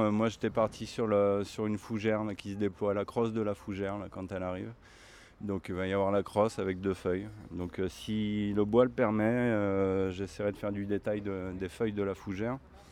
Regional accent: Occitanie, France; Alors moi … je suis sculpteur sur bois. Ouais. Voilà, je viens d'Ariège.

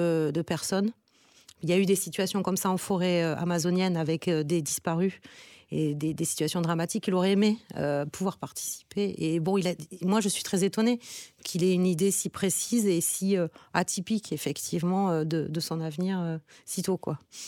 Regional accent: French Guiana, France; Mais en fait, on vient de la Guyane. Et en Guyane, c'est vrai qu'on a, surtout dans l'Ouest, on n'a pas accès si facilement que ça.

